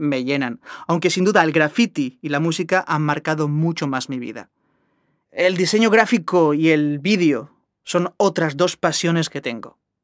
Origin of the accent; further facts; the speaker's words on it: Cáceres, Extremadura, Spain; el graffiti en Cáceres, de donde soy yo, no era más que una ilusión.